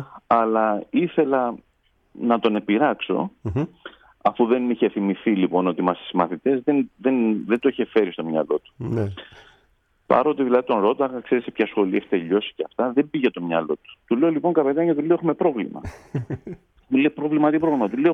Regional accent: Lachi, Peloponnese, Greece; Κατάγομαι από το Λάχη, από τα Βάτικα. Ένα πολύ ωραίο μέρος, βγάζει ναυτικούς, πολλούς.

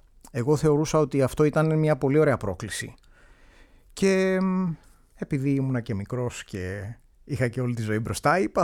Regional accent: Greece; επειδή μεγάλωσα στην Ελλάδα

